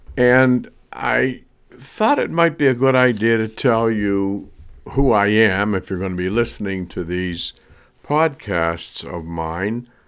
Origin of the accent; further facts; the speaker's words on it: Pittsburgh, Pennsylvania, United States; born there; also born or lived in Buffalo, United States; I was born in Pittsburgh. Went to Catholic school, and I went to a minor seminary in Buffalo, New York, because Westinghouse moved us there